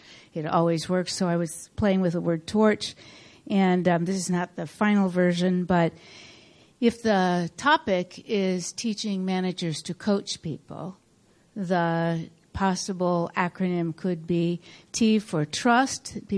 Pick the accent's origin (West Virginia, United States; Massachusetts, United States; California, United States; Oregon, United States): Oregon, United States; Portland; I'm from Portland, Oregon.